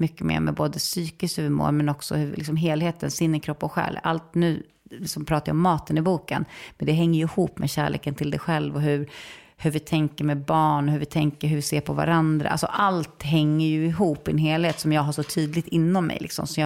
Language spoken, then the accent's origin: Swedish; Saltsjöbaden, Stockholm County, Sweden; Boteater var en liksom amatörteaterförening i Saltsjöbo, där jag växte upp.